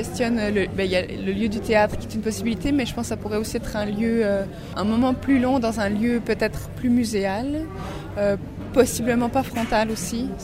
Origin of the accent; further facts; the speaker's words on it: Switzerland; Ça fait 6 ans que j'habite là-bas. À la base, je suis suisse d'origine.